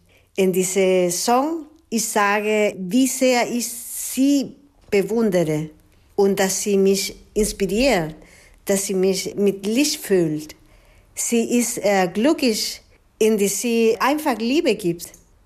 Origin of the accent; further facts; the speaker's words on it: Chile; German is a second language; Meine Musik hat natürlich starke Einflüsse aus Chile, meinem Heimatland, wo ich herkomme, aber auch karibische Rhythmen und aus Spanien.